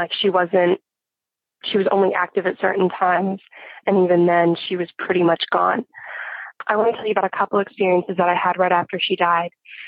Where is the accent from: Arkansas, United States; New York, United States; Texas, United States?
Arkansas, United States; I'm from Arkansas, and I am 17 years old.